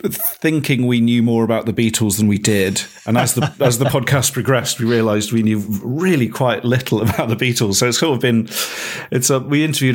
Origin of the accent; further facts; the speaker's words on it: Bristol, South West England, United Kingdom; I grew up in Bristol. I went to school in Thornbury, which is just outside Bristol. Yes, and I'd lived in Bristol for pretty much all my adult life, really.